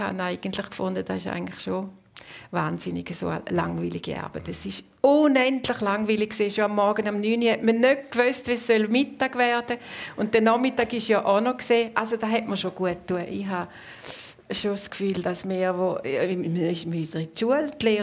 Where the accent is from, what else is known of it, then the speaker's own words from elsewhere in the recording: Herisau, Appenzell Ausserrhoden, Switzerland; Ich bin viel von Herisau als kleines Mädchen auf Winkeln gelaufen, um ihn abholen.